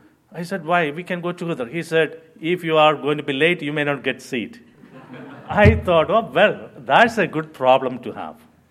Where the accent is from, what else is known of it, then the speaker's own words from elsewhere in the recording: Kerala, India; although I am originally from Kerala